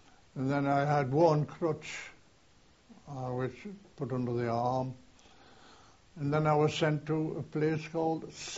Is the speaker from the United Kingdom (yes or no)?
yes; Newcastle, North East England, United Kingdom; This one will do me, Newcastle," because that was my hometown, or one of my hometowns.